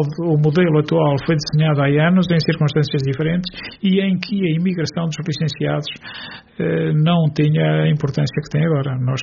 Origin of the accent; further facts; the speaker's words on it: Jogueira, Portugal; eu sou de Jogueira. Vivo em Jogueira